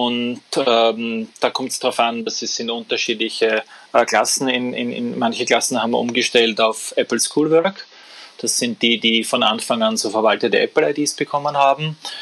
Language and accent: German; Austria; wir sagen Schularbeiten bei uns in Österreich